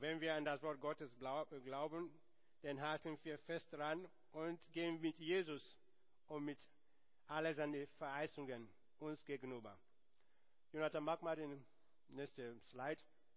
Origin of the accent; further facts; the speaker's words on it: Nigeria; now in Germany; wie ihr wisst, ich komme aus Nigeria.